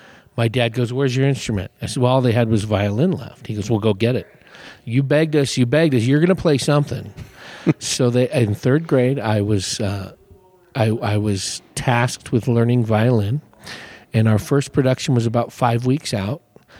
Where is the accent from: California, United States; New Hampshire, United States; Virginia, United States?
California, United States; Hayward; I grew up in Hayward, just south of Oakland.